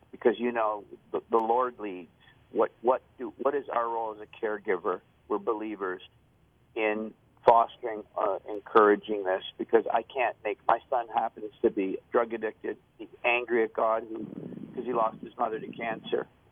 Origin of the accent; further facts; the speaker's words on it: Canada; because I'm Canadian